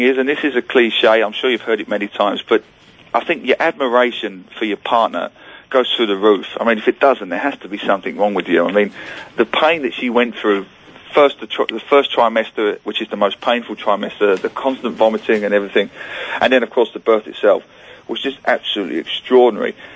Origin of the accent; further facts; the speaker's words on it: Singapore; now in Geelong, Australia; We, because I'm originally from Singapore, you know, we launched it in Singapore in Southeast Asia